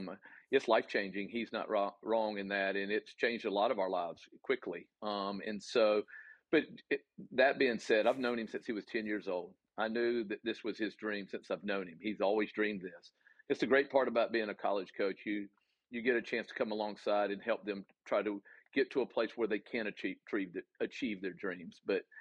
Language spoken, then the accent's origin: English; the South, United States; accent: Southern; forgive me my Southern accent